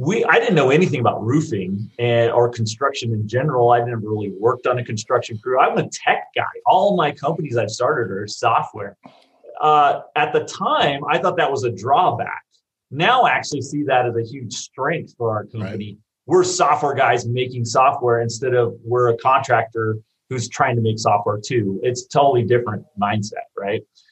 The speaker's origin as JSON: {"language": "English", "town": "Seattle", "region": "Washington", "country": "United States", "tie": "born or raised there", "said": "I grew up in the Seattle area and a longtime entrepreneur."}